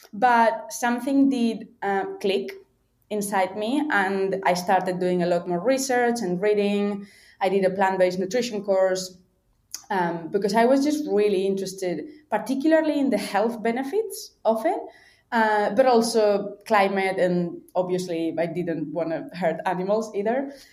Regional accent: Valencia, Valencian Community, Spain; moved away as an adult; now in Australia; I'm from Valencia in Spain, and when I finished uni, I decided to go traveling around Australia, which is a fairly vegan-friendly country. This was in 2014, and I moved to Melbourne in 2015

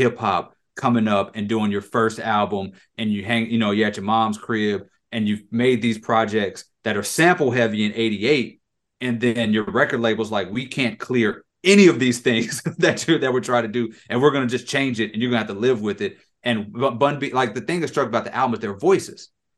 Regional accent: Lafayette, Louisiana, United States; born there; I was born in Lafayette. So like they have that same sort of small town adjacent to this other bigger town, but we have our own culture also.

